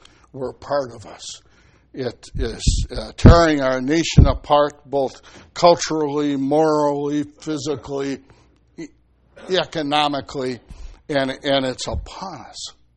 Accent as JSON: {"language": "English", "town": "Milwaukee", "region": "Wisconsin", "country": "United States", "tie": "born or raised there", "said": "I was born and raised on Lake Michigan. I lived on the south side of Milwaukee. My parents' home was on a cliff above the lake, about 50 feet high."}